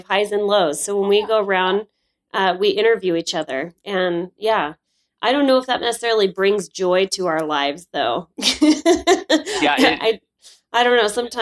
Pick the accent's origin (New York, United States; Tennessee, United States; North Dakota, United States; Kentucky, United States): North Dakota, United States; Maybe it's because I'm from North Dakota and we're just one and the same, but there's no accent.